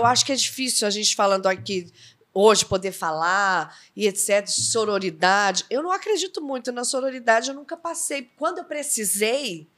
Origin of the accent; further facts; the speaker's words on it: São Paulo, Brazil; born there; now in Rio de Janeiro, Brazil; eu nasci em São Paulo. Arthur Alvim, Coab 1.